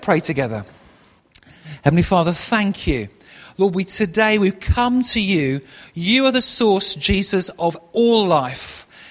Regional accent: Barnsley, Yorkshire and the Humber, United Kingdom; born there; now in London, United Kingdom; I was born in the north of England. I wasn't born in London. I've lived in London a long time, but I was born in Barnsley in Yorkshire, a town in Yorkshire in the north of England.

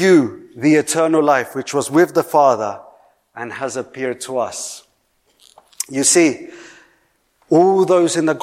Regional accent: Colombia; 3 years ago, I went for the first time back to my home country, Colombia.

